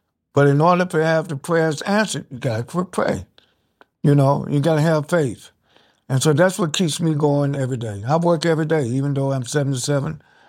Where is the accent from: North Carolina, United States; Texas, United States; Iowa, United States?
North Carolina, United States; As a teenager, I was a youth coordinator for the Southern Christian Leadership Conference in my home state of North Carolina. I was 14, 15 years old.